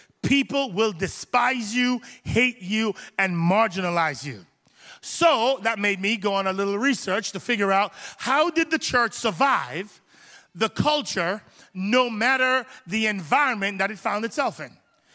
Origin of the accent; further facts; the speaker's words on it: Jamaica; moved away as an adult; I grew up in Jamaica until I was 21 years old. And in Jamaica, where I grew up, my community is the closest to the airport